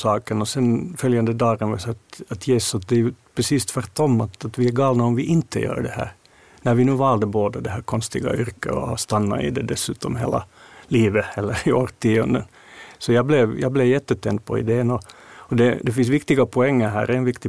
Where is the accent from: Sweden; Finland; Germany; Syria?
Finland; För det har vi märkt både hemma i Finland ett par gånger